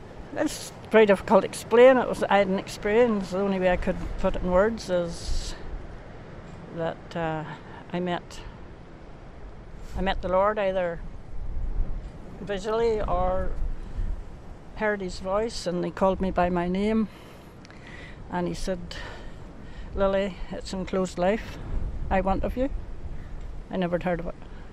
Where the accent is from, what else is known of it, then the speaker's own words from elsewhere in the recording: Ahoghill, Northern Ireland, United Kingdom; I'm from a place called Ahocho, County Antrim.